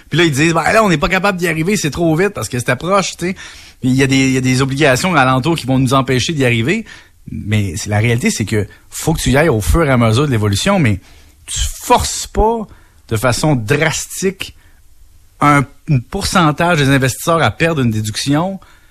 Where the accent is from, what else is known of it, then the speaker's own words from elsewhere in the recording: Salaberry-de-Valleyfield, Quebec, Canada; Tu sais que moi, je viens de Valleyfield